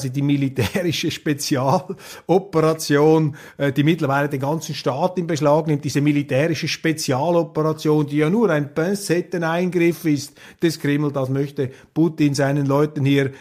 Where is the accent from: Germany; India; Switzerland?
Switzerland; Also wenn ich in Deutschland bin oder in Österreich, dann begegnet mir als Schweizer viel mehr Sympathie als bei deutschen oder österreichischen Journalisten.